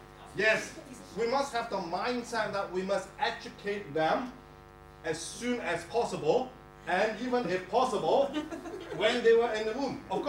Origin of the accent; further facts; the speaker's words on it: Edinburgh, Scotland, United Kingdom; I love Edinburgh, by the way. I'm from Edinburgh as well.